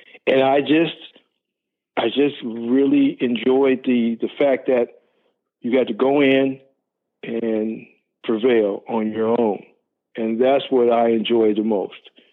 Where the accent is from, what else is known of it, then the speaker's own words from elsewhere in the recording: Denver, Colorado, United States; And I grew up in Denver, Colorado.